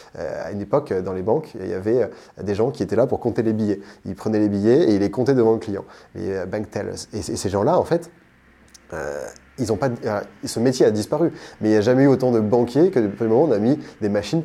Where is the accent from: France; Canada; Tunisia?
France; Lyon, Auvergne-Rhône-Alpes; also born or lived in Alsace; j'ai grandi à Lyon. Je me considère plus comme lyonnais qu'alsacien d'ailleurs. J'ai passé toute ma vie dans la campagne lyonnaise et puis ensuite, en grandissant, je me suis rapproché de la ville. Je suis passé par Grenoble rapidement. Et puis aujourd'hui, je vis toujours à Lyon